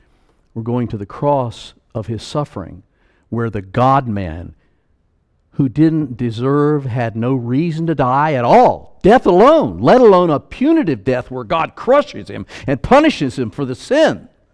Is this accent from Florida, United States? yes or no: yes; Florida, United States; she's from Pennsylvania, I'm from Florida.